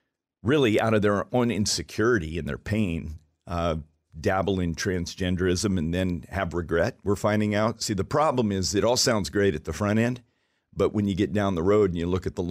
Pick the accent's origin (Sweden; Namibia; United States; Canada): Sweden; moved away; France, Sweden, my home country.